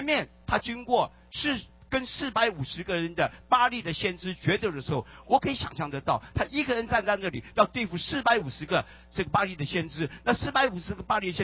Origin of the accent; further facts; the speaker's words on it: China; 我们中国人常常看到隔壁的家的草就比我自己家的草要绿啊，所以我们中国人就是在攀比啊